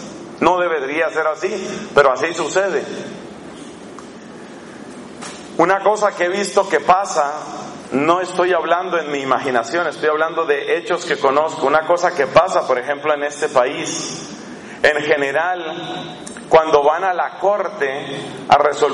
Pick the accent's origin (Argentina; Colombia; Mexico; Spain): Colombia; esas cosas pasan también en mi país, en Colombia.